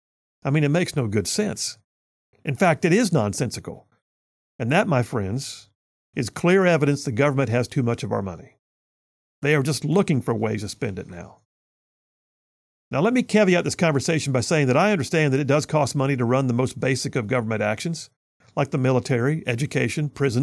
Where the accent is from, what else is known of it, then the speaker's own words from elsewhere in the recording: Huntsville, Alabama, United States; When I was a kid growing up in South Huntsville, everybody knew gas was cheaper right across the Tennessee River Bridge.